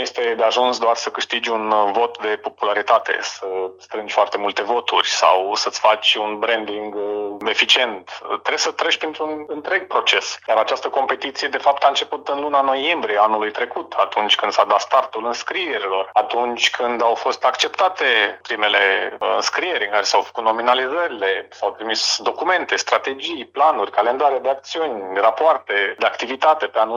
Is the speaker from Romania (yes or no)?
yes; Piatra Neamț, Neamț County, Romania; now in Tulcea, Romania; Delta fiind motivul pentru care eu m-am stabilit la Tulcea, fiind tulcean prin adopție. Eu provin din Piatra Neamț.